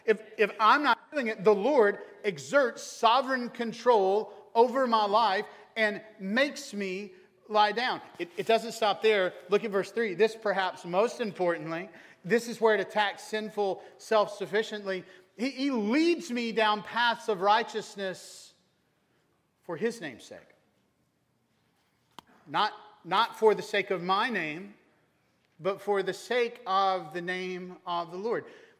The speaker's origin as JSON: {"language": "English", "region": "Georgia", "country": "United States", "tie": "born or raised there", "said": "Whenever I was a kid, I grew up in Meriwether County, Georgia. Meriwether County, Georgia, we have three red lights in the county."}